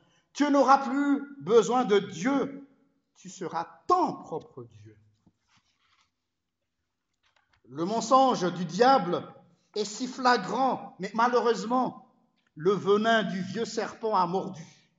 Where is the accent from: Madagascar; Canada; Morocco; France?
Madagascar; Vous savez, chez nous à Madagascar, sur les hauts plateaux